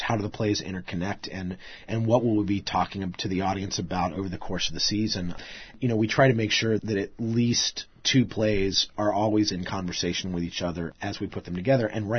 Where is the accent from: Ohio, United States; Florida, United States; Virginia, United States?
Virginia, United States; Richmond; because I was born in Richmond and raised there, and so I knew the area of town that they were talking about, and, you know, I grew up in the town